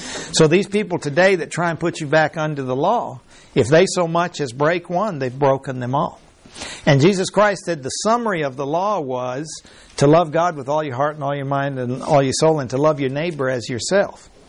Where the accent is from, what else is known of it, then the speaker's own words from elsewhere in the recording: Mexico; I was raised in Mexico in a Catholic school. And all my buddies were Catholic.